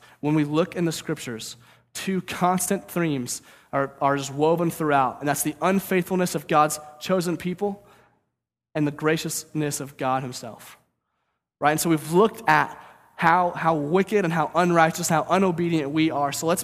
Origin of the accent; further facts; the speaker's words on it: St. Louis, Missouri, United States; So in fifth grade, I grew up in St. Louis.